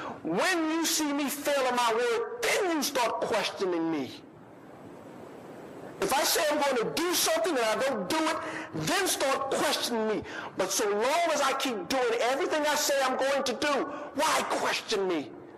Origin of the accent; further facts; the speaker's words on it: the South, United States; I grew up in the South, and I can remember back in the 70s